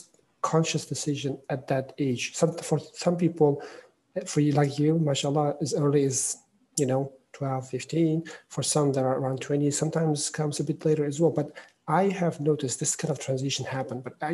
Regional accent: Uzbekistan; even though I was a Muslim, I'm originally from Uzbekistan, I wasn't a practicing Islam

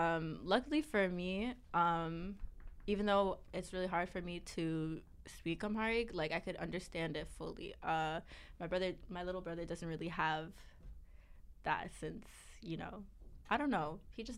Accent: Silver Spring, Maryland, United States; I am from Silver Spring, Maryland, and I go to Syracuse University in New York.

